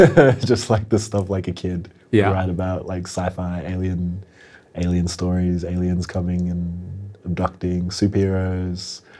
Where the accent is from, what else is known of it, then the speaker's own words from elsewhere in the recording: Canberra, Australian Capital Territory, Australia; But yeah, growing up in Canberra, quiet.